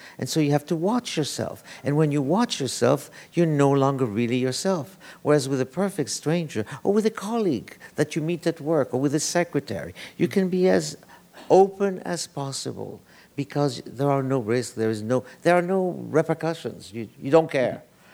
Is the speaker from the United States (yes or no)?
no; Egypt; I have transposed everything about that I loved about Egypt, that I grew up with in Egypt